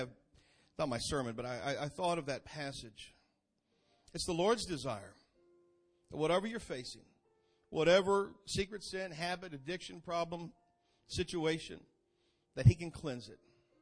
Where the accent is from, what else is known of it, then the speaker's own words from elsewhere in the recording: Kansas City, Missouri, United States; I grew up in Kansas City with stories of Raiders Week and Lynn Dawson and all of those things.